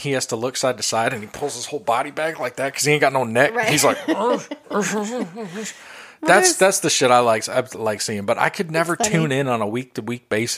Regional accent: Chicago, Illinois, United States; And like it growing up in Chicago when all that was going on

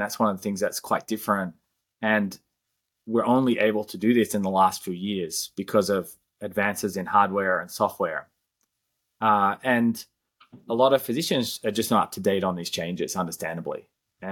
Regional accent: Melbourne, Victoria, Australia; moved away as an adult; now in United States; I grew up in Melbourne, Australia, and moved over to the US in 2003 to do an MBA in the San Francisco Bay Area

